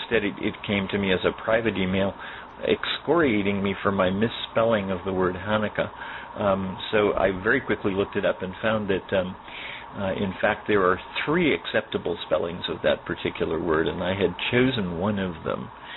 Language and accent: English; Miami, Florida, United States; from Miami, Florida